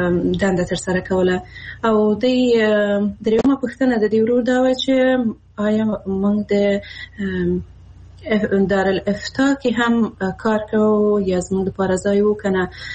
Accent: Afghanistan; زه د افغانستان یو هغه میرمن یم

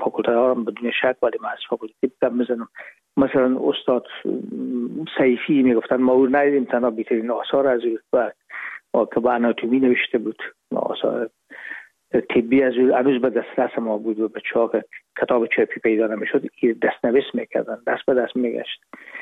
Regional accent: Herat, Afghanistan; now in Hamburg, Germany; ما رفتیم از کابل به هرات و پیش از اینکه فاکولته رو پایان برسانیم یا دیپلمی بگیریم از هرات از طریق زمینی داخل مرز ایران شدیم

